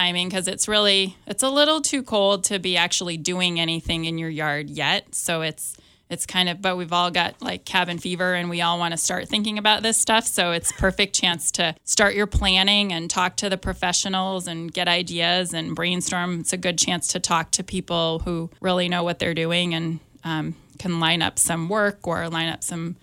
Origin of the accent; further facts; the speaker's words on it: Maine, United States; also born or lived in Massachusetts; Yeah, I grew up in Maine and Massachusetts, and it's actually kind of a lot like here, especially Maine.